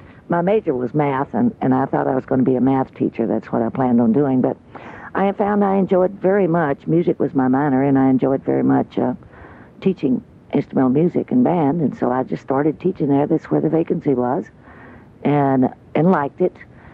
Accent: Tennessee, United States; born there; also born or lived in Illinois; now in Alaska, United States

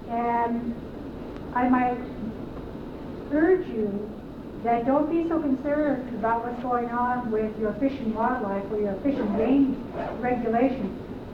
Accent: Haines, Alaska, United States; moved away; Okay, I'm Tlingit. I grew up in the Southeast. I'm from Haines. I'm from Klukwan. I'm Shumba Kwedi is my clan. I lived in Southeast until 10 years ago.

